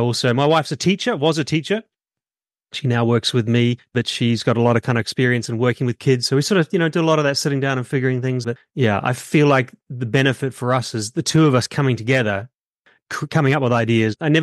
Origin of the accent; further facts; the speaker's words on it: New Zealand; now in London, United Kingdom; We live in London, which is kind of a fairly international family. I'm from New Zealand. My wife is from Canada. We're all located for the moment in London